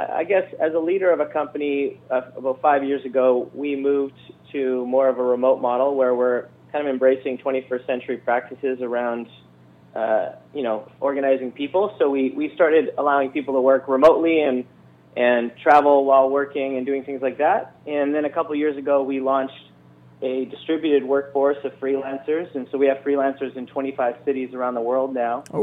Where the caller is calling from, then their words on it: Bowen Island, British Columbia, Canada; So I'm calling from my home office on Bowen Island in British Columbia, Canada.